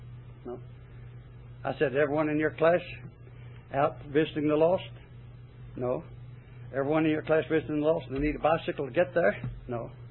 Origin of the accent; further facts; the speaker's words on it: Chattanooga, Tennessee, United States; Where are you from? I said, Chattanooga.